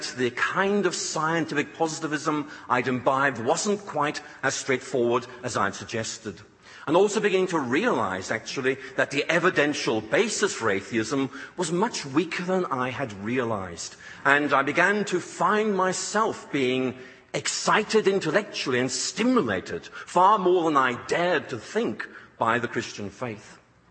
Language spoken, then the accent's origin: English; Northern Ireland, United Kingdom; I grew up in Northern Ireland, studying the sciences, wanting to go to Oxford to take this further